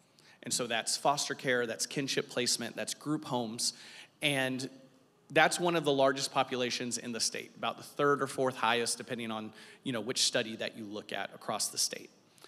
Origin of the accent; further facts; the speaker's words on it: Florida, United States; also born or lived in North Carolina / Texas; We're originally from Florida, but we were in North Carolina, Texas, moved back to Florida to pursue some church planting.